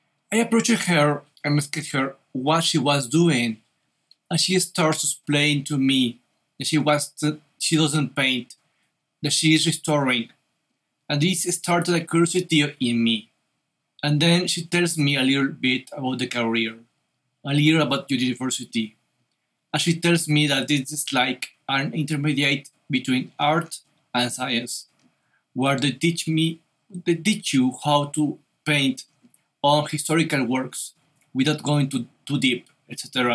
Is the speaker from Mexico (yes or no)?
yes; Jalisco, Mexico; Well, I am from Jalisco, originally from a small town about 2 hours from the capital city